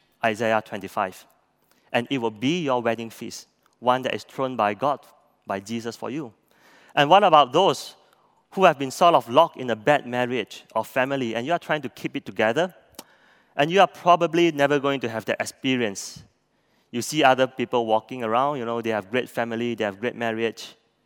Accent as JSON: {"language": "English", "region": "Penang", "country": "Malaysia", "tie": "born or raised there", "said": "When I was growing up in Penang, my grandfather was a hawker selling char kway kak at Goh Tiao Lo, or street number 5."}